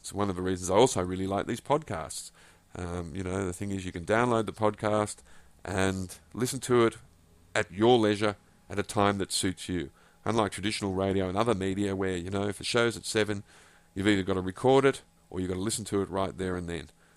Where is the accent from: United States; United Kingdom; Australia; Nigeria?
Australia; accent: Australian; I hope my Australian accent isn't too difficult to understand or too irritating.